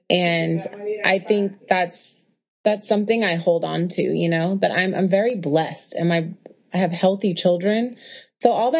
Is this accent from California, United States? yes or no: yes; Oakland, California, United States; now in New York, United States; I'm a girl from Oakland who lives in Harlem